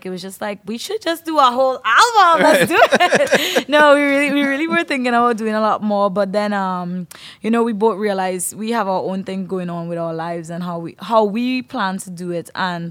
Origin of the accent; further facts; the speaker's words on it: Trinidad & Tobago; I'm from Trinidad and Tobago, but I represent for the Caribbean